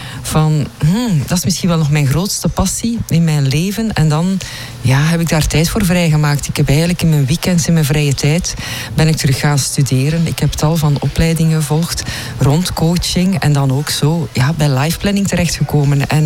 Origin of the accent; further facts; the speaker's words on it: Denderleeuw, Flanders, Belgium; Ik kom uit Denderleeuw.